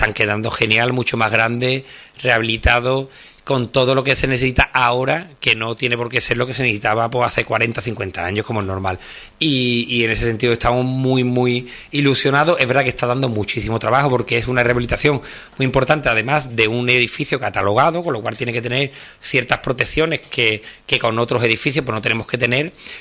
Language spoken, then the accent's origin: Spanish; Andalusia, Spain; como andaluces que han llevado nuestra bandera por todo el mundo